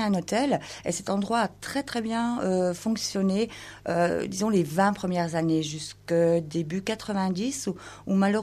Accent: Belfort, Bourgogne-Franche-Comté, France; now in Raon-l'Étape, France; En fait, nous, nous sommes franc-comtois, nous venons de Belfort, Montbéliard.

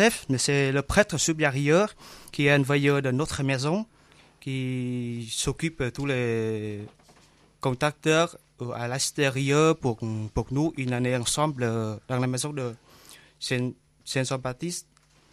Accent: Vietnam; now in Nancy, France; Je viens du Vietnam

